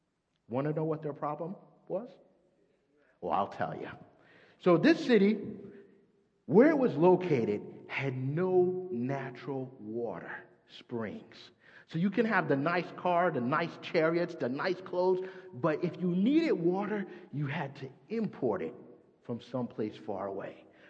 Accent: East Coast, United States; So here I am from the East Coast in my Mazda 3

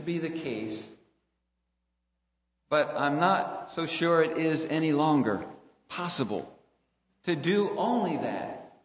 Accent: Cincinnati, Ohio, United States; I grew up in Cincinnati, Ohio. And we lived out in the suburbs about 8 or 10 miles from the church.

